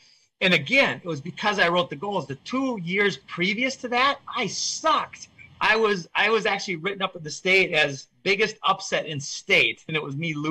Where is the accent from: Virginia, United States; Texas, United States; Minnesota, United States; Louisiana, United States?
Minnesota, United States; So I grew up in Minnesota.